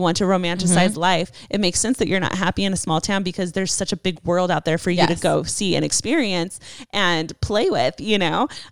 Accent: Portugal; you can say it. I'm from Portugal.

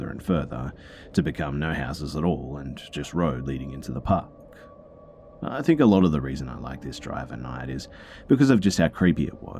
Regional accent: the South, United States; born or raised there

